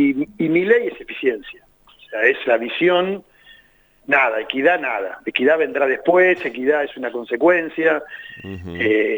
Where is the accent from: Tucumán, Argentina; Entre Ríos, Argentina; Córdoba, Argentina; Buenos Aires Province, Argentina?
Buenos Aires Province, Argentina; Lincoln; yo soy de Lincoln, soy de Lincoln, ¿no?